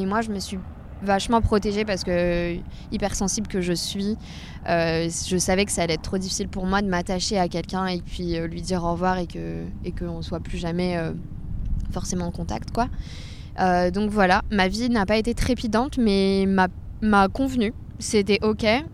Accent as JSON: {"language": "French", "country": "France", "said": "complètement différent de ce qu'on fait chez nous en France, complètement différent de mon école à Lyon."}